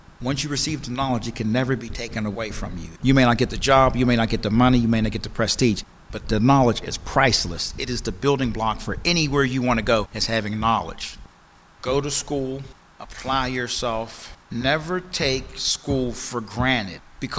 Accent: Pennsylvania, United States; I grew up in Northview Heights on Penforth Street. With Northview, it was a lot of families, a strong community of families, reoccurring generations, so you knew everybody.

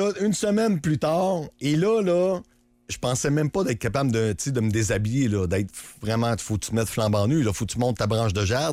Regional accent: Saint-Georges-de-Beauce, Quebec, Canada; Ben écoute, je sors de Saint-Georges-de-Beauce. Fait que je suis un petit beauceron.

